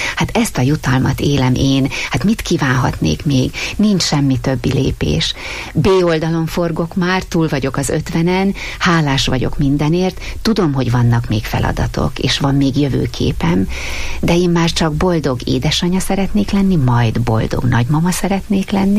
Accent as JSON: {"language": "Hungarian", "town": "Sátoraljaújhely", "region": "Borsod-Abaúj-Zemplén", "country": "Hungary", "tie": "born or raised there", "said": "én nem tudom az újhelyi görög katolikus közösséget elhagyni. Ott születtem, ott éltem, ott dicsértem az Istent, onnan indultam"}